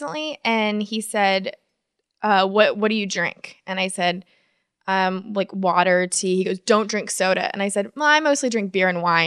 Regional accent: Kennesaw, Georgia, United States; Well, I'm from originally from Kennesaw, Georgia.

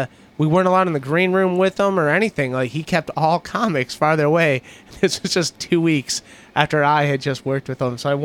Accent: Cleveland, Ohio, United States; I was from Cleveland. Like, it's in Cleveland.

